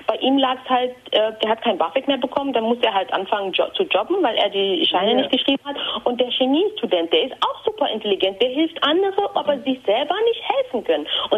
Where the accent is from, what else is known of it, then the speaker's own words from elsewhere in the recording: Eritrea; Also ich komme ursprünglich aus Eritrea, also Nachbarland Äthiopien.